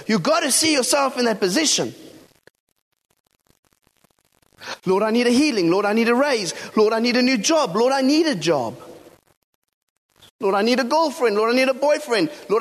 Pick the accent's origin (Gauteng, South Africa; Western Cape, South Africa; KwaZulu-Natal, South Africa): Western Cape, South Africa; Cape Town; I come from Cape Town.